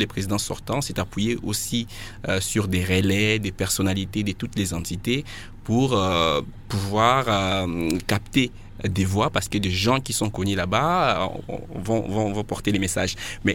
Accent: Kisangani, Tshopo, DR Congo; Je me rappelle quand j'étais jeune à Kisangani

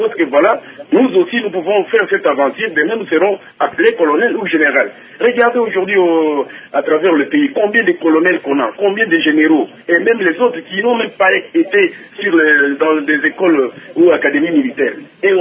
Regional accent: DR Congo; en tant que Congolais

